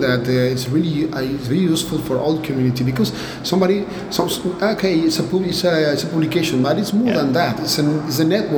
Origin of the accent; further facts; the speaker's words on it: Barcelona, Catalonia, Spain; English is a second language; I'm from Barcelona, Spain, and I'm an associate professor at the Open University of Catalonia.